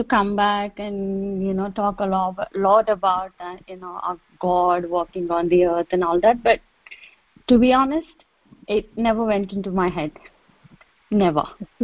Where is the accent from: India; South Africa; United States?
India; Kakinada, Andhra Pradesh; now in Melbourne, Australia; Now I'm in Melbourne, Australia. Yeah. But we are from Kakinada.